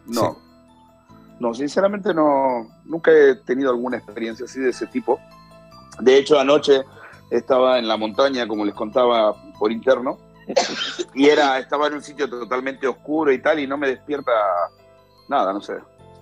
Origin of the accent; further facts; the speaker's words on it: Argentina; cuando yo era niño, nosotros en Argentina, yo soy de Argentina